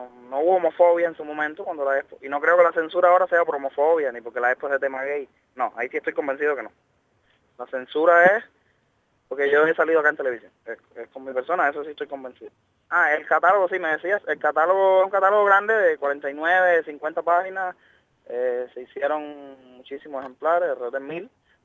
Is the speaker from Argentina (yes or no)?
no; Cuba; yo llevo 10 meses acá, pero tengo 24 meses para estar fuera de Cuba con las leyes nuevas. O sea, yo todavía soy un cubano que está de visita acá.